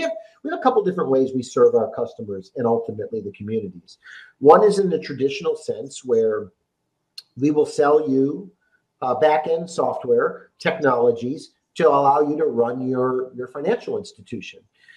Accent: Chicago, Illinois, United States; You know, I'm from Chicago originally, as you pointed out.

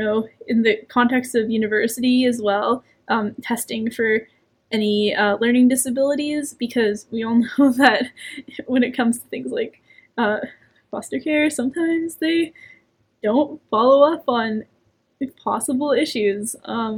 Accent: British Columbia, Canada; now in Quebec, Canada; I had to figure out the healthcare system in Quebec because I came from British Columbia

